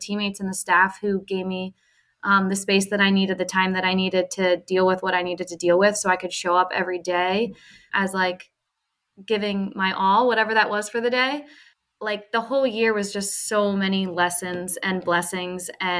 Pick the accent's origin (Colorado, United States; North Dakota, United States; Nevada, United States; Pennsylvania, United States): Pennsylvania, United States; Havertown; also born or lived in Ireland; So my dad is from there and I grew up there. So I was born in Havertown, Pennsylvania. And after I was born, we moved to Ireland and like all my family and stuff is from there.